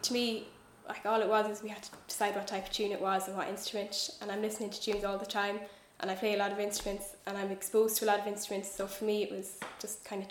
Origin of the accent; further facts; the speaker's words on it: County Offaly, Ireland; because I'm from Offaly, I suppose there's no regional Offaly style as such